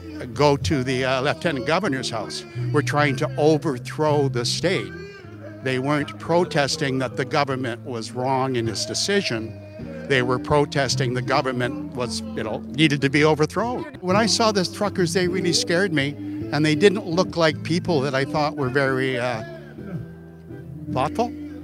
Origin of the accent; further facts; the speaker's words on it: Canada; I'm a Canadian, and, you know, it takes a lot to get us angry.